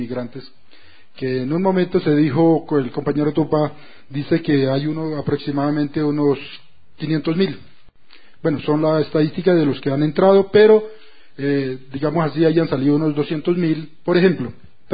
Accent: Colombia; Yo soy colombiano.

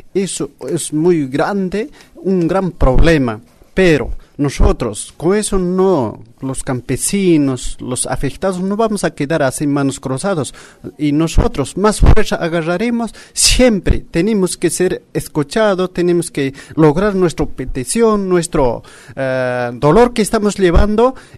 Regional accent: Cusco, Peru; vengo a Copenhague desde el Perú, Cusco, trayendo mis problemas realmente que está pasando en mi pueblo.

